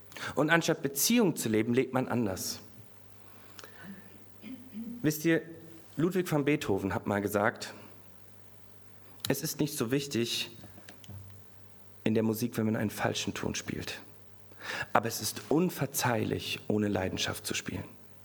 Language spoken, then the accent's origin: German; Bavaria, Germany; Weil ich bin in Bayern aufgewachsen.